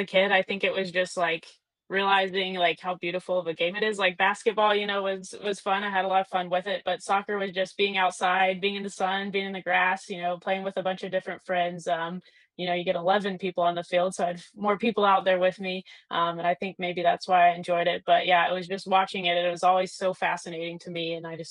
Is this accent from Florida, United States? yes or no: no; Boone, North Carolina, United States; So I'm originally from Boone, North Carolina. So right there by Appalachian State, then Little Boone. So yeah, grew up there and lived there my whole life until college.